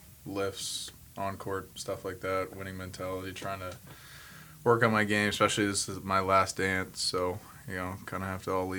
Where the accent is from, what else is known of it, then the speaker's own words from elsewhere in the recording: Canada; I'd say for myself, like being a Canadian or whatever, I was definitely a DeMar DeRozan guy.